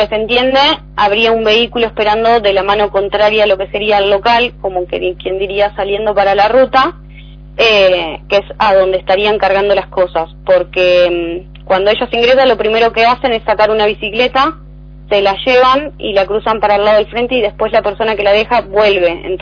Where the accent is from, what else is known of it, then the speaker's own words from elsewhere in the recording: Cañuelas, Buenos Aires Province, Argentina; Yo soy de Cañuelas